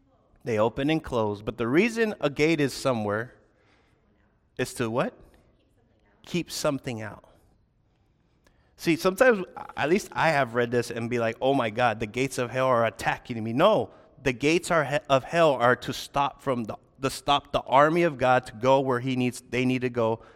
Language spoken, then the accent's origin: English; California, United States; We're Americans, we represent, we're from California.